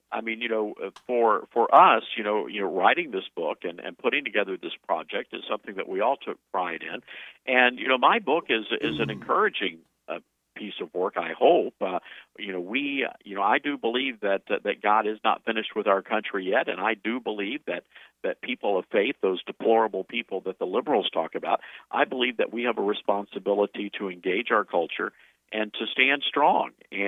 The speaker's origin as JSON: {"language": "English", "region": "the South", "country": "United States", "tie": "born or raised there", "said": "You see, I grew up in the South, so I just assumed everything that I say they think is racist."}